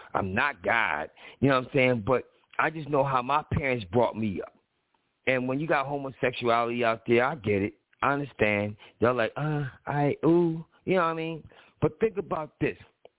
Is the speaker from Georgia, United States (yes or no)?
no; Philadelphia, Pennsylvania, United States; just like he said, he's from Compton, I'm from Philly. I'm a whole different type of terminology.